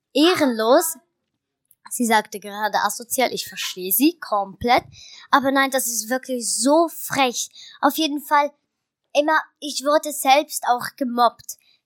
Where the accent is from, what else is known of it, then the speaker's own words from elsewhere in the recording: Switzerland; Übrigens, wir kommen aus der Schweiz, deswegen hat … einen Akzent, einen Schweizer Akzent.